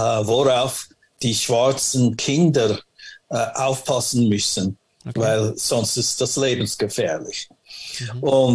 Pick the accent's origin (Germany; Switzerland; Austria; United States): United States; Los Angeles, California; German is a second language; Ich bin in Los Angeles geboren und 1965 haben wir in Watts, California, das ist dort, wo ich gewohnt habe, hat der erste Aufstand stattgefunden.